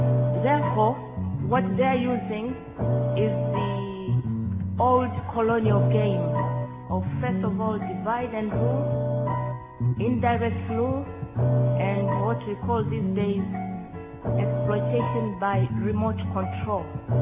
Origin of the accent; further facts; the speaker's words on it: Tanzania; I'm from Tanzania. That is in Africa, East Africa.